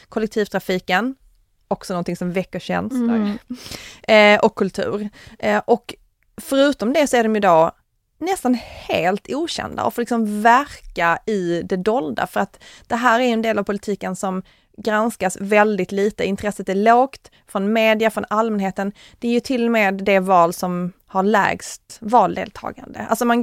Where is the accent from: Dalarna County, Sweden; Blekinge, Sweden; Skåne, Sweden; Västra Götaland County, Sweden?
Skåne, Sweden; Vi känner ju till honom eftersom vi är från Skåne.